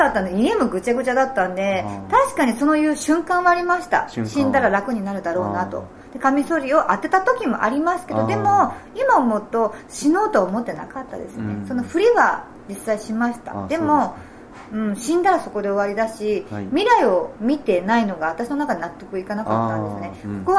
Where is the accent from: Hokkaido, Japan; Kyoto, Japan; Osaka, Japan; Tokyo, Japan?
Hokkaido, Japan; 私北海道出身 で、